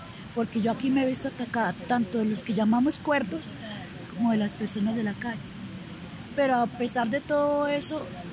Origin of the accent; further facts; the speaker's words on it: Fresno, Tolima, Colombia; Yo soy del Fresno, Tolima.